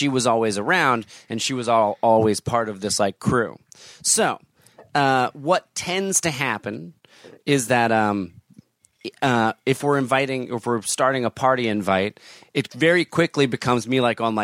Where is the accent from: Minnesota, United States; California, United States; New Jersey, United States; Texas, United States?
New Jersey, United States; also born or lived in New York; I lived in New York for so long, and I grew up in New Jersey